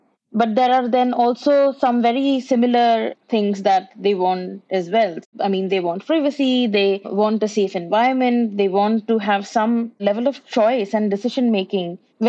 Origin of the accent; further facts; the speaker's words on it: India; now in Vancouver, Canada; Well, I am an Indian midwife, and I am currently based in Vancouver